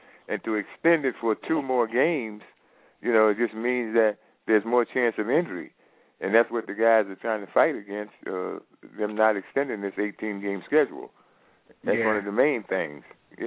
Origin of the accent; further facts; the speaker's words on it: Philadelphia, Pennsylvania, United States; My allegiance is with the Green Bay Packers, and I'm from Philly.